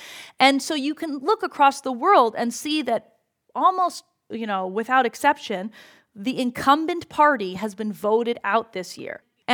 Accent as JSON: {"language": "English", "country": "Canada", "said": "And Canada, where I'm from, I'm also Canadian, supplies a lot of oil to the United States."}